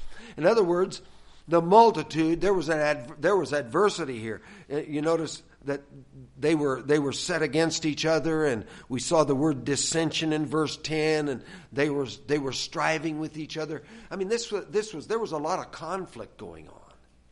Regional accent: the West, United States; You know, I grew up in the West, in the western part of the United States, and my granddad used to break horses for a living.

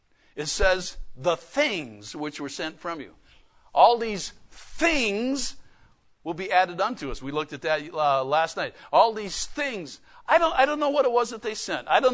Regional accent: Wisconsin, United States; moved away; also born or lived in Texas; I didn't know what real barbecue was growing up in Wisconsin. And then we moved to Texas. And I found out what real barbecue tastes like.

